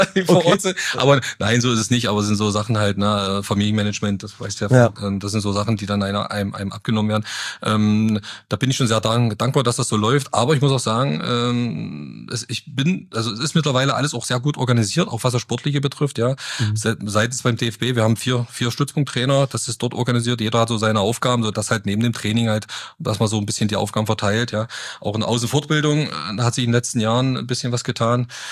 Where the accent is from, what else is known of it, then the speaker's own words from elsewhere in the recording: Stumsdorf, Saxony-Anhalt, Germany; ursprünglich gebürtlich, also wie sagt man, geboren oder beziehungsweise geboren nicht, sondern wohnhaft, komme ich aus Zürbig, ja. Also Stumsdorf liegt bei Zürbig.